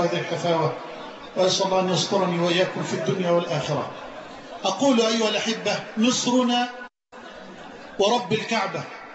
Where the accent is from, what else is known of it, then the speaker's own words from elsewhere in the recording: Egypt; لن تنجو بلدنا مصر